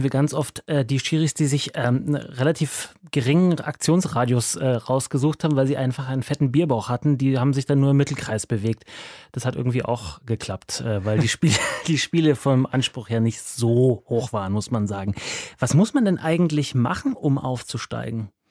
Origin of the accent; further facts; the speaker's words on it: Munich, Bavaria, Germany; Was soll ich sagen? Ich komme von da, aus München.